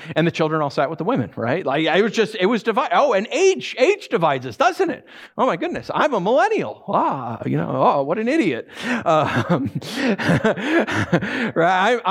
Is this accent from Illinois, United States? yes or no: no; New York, United States; Like, I'm from New York, and so anything from Boston, I'm like, ah, right?